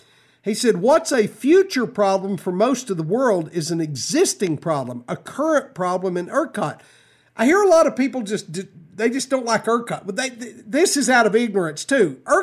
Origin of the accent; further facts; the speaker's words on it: Texas, United States; One of the great quandaries as a Texan is the fact that everybody, we're the big oil state